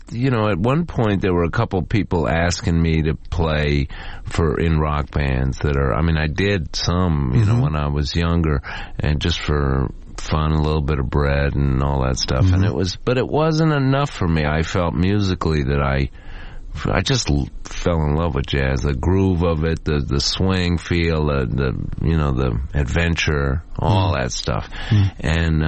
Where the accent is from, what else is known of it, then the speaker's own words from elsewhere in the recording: Washington, District of Columbia, United States; also born or lived in Boston; I was born in Boston, and then I grew up in Washington, D.C.